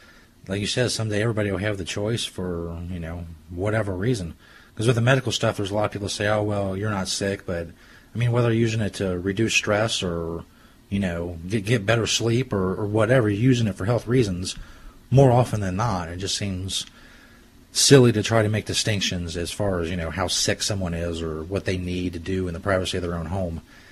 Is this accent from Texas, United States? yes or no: no; Cincinnati, Ohio, United States; where I grew up and in the Cincinnati area and around here